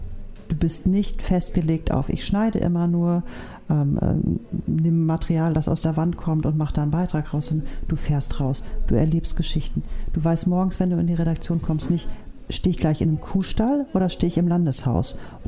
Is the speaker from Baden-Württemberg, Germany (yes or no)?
no; North Rhine-Westphalia, Germany; Also ich komme aus der Nähe von Köln. Das heißt, logischerweise wäre ich eigentlich da gelandet.